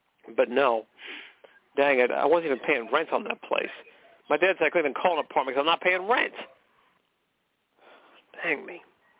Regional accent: McKinleyville, California, United States; born there; I was born in McKinleyville. That's right. A beautiful city. This one-horse town had everything, you know. It was in Northern California.

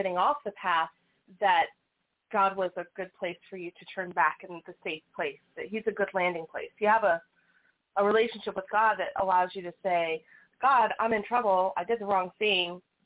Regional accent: United States; I grew up in America where it was okay to be a Christian.

